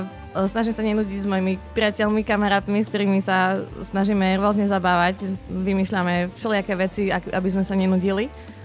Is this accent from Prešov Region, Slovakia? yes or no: no; Poľov, Košice Region, Slovakia; Takže čaute, ja som z takej malej dedinky pri Košiciach, volá sa Poľov